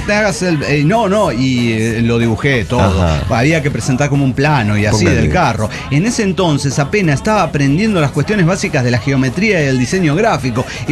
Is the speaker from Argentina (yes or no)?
yes; Argentina; Mire que soy argentino y estoy acostumbrado a la injusticia